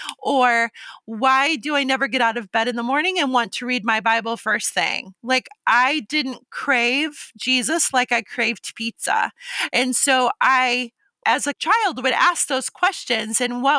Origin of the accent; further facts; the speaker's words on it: Omaha, Nebraska, United States; I grew up in Omaha, Nebraska, and I was pretty much a free-range child.